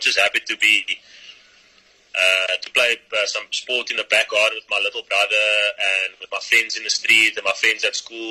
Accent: Cape Town, Western Cape, South Africa; I grew up in Surrey State on the Cape Flats. It's the suburb next to Manenberg.

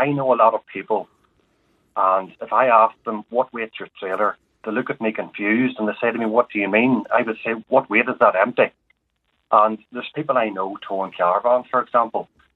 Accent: Northern Ireland, United Kingdom; But because we are Northern Irish, we have a law in Northern Ireland that limits us to 750.

